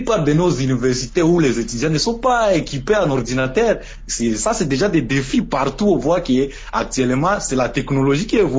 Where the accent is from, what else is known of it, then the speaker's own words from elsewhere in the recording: DR Congo; ici chez nous en RDC